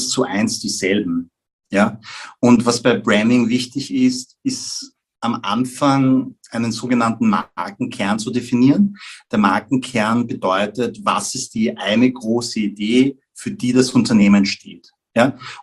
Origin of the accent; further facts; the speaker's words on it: Vienna, Austria; ich bin in Wien geboren und aufgewachsen.